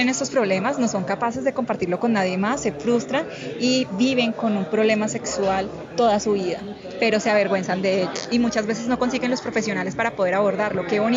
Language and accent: Spanish; Florencia, Caquetá, Colombia; soy de Florencia, Caquetá.